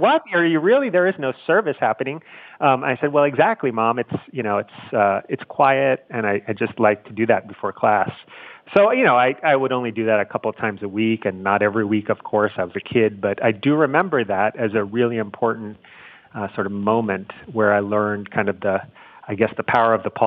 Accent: New York City, New York, United States; and I grew up in Manhattan in New York City, and so I could just walk to school.

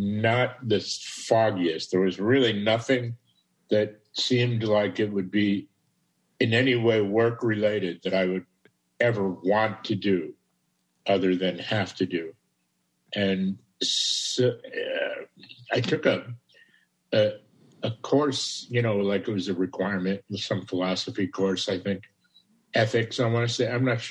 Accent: Chicago, Illinois, United States; Yeah, I was in college, you know, of course, born and raised in Chicago.

